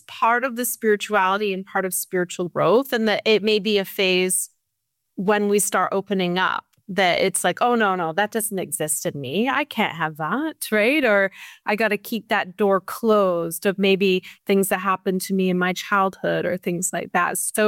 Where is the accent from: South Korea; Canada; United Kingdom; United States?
Canada; Victoria, British Columbia; And I remember it was my hometown, so I was excited to be able to do this in Victoria, BC.